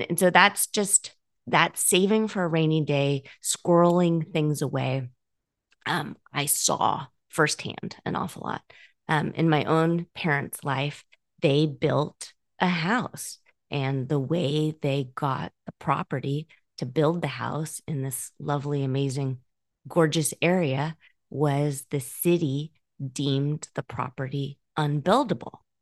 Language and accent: English; Scotland, United Kingdom; I don't do that because I'm Scottish.